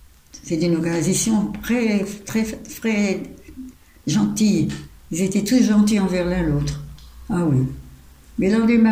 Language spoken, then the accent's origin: French; Lille, Hauts-de-France, France; Moi je suis née à Lille, hein. Je suis une pure lilloise, hein. Dans le centre de Lille.